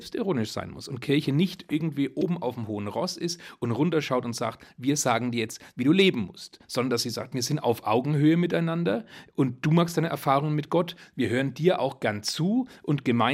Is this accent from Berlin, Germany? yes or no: no; Bayreuth, Bavaria, Germany; now in Nuremberg, Germany; Der Mittelfranke ist ja im Vergleich zum Oberfranken der Südländer und das merkt man schon auch am Temperament. Wir Oberfranken, wir sagen ja